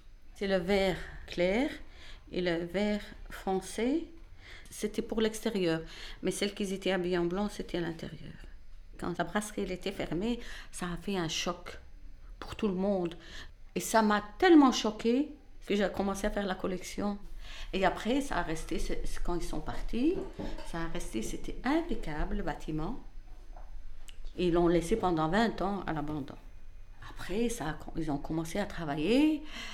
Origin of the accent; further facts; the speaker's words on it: Algeria; moi, je suis, bon, je suis algérienne, mais de la religion musulmane.